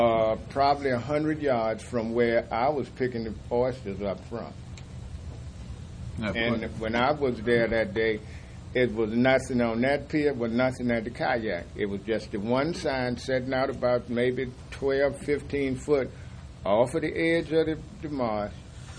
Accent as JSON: {"language": "English", "region": "Virginia", "country": "United States", "lives_now": "Smithfield, United States", "said": "I moved to Smithfield, and I'm originally from Surrey County. So the area, I know the water pretty good."}